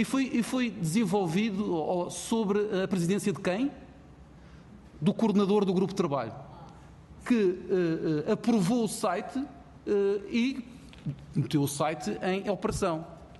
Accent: Madeira, Portugal; E eu digo Madeira porque eu sou da Madeira.

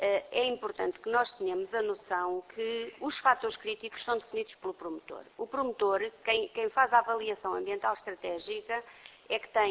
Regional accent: Portugal; nós todos somos do Portugal

